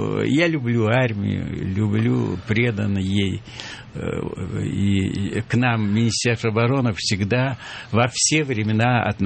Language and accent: Russian; Moscow, Russia; Я сам коренной москвич.